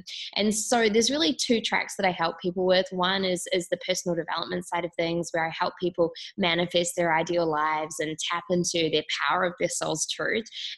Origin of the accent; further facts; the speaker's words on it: Auckland, New Zealand; I grew up in Auckland, New Zealand originally